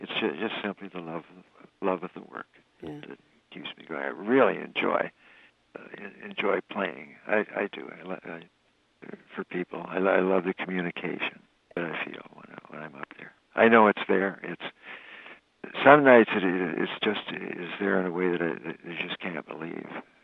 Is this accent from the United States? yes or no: no; Canada; I as a Canadian onlooker, but I still felt like I was part of it.